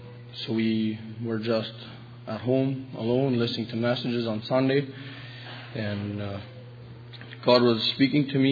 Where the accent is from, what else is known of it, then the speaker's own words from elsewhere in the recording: La Crete, Alberta, Canada; from LaCrete.